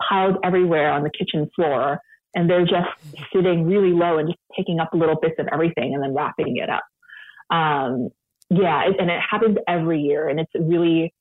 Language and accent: English; San Francisco, California, United States; who I grew up in San Francisco, but she lived in New York